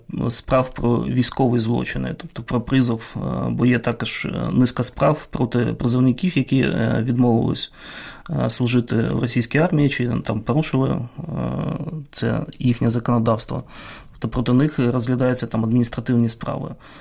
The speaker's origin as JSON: {"language": "Ukrainian", "region": "Sevastopol", "country": "Ukraine", "said": "я сам з Севастополя, півроку прожив в окупації до вересня. 2014 року."}